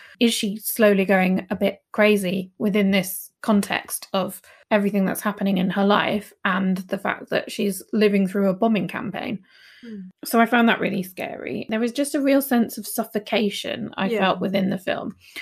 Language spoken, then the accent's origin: English; Wales, United Kingdom; So I very much consider myself to be Welsh. I grew up in Wales. That's very important to my culture. And I actually do have Welsh lineage and family.